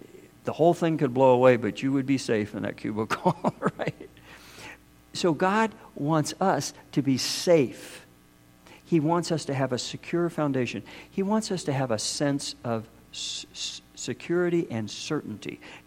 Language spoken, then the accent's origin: English; Kansas, United States; everybody, first thing I say to somebody who doesn't know me, we're from Kansas